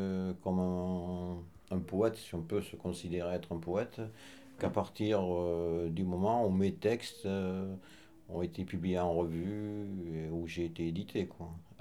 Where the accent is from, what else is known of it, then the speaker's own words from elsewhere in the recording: France; born there; je suis né en France.